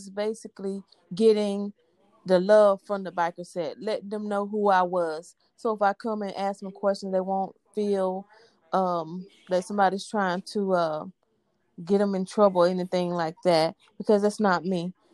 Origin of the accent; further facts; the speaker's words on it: Kinston, North Carolina, United States; I'm originally from Kinston, North Carolina.